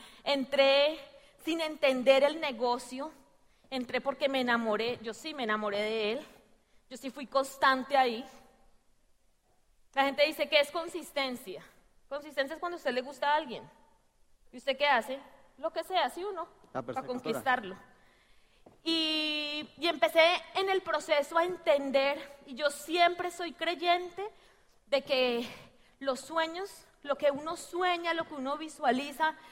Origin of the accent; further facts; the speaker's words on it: Cali, Valle del Cauca, Colombia; Bueno, yo, como les conté ayer a los que no saben, pues yo soy aquí de Cali.